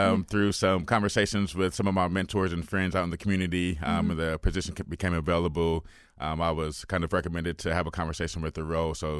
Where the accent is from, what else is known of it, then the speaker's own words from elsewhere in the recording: Columbus, Ohio, United States; I grew up here in Columbus. My family has roots here.